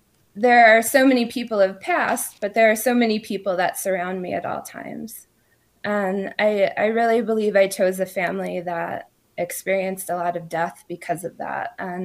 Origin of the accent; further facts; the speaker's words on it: New York, United States; I ended up meeting this whole group of artists and really interesting people that lived where I grew up in Long Island.